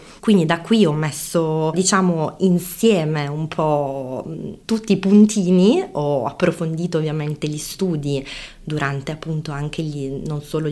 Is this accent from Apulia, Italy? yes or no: yes; Bari, Apulia, Italy; born there; now in Bolzano, Italy; Io sono barese di nascita, altoatesina, o meglio bolzanina di adozione